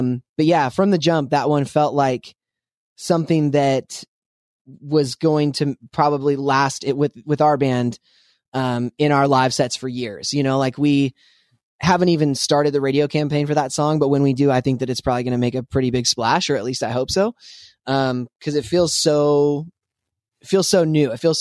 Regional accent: Spokane, Washington, United States; I grew up in Spokane, Washington. I was raised in the church. My dad was a pastor.

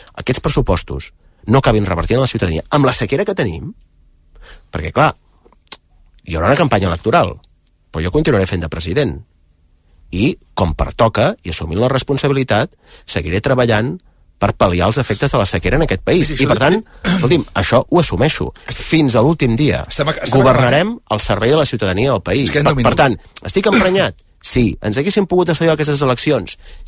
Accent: Catalonia, Spain; com a català i com a persona que s'estima el seu país

